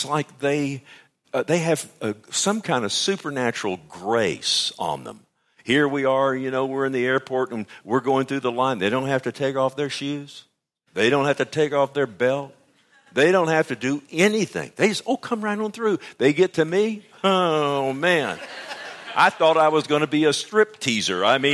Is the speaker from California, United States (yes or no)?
no; Fort Worth, Texas, United States; where are you from? I said, Fort Worth.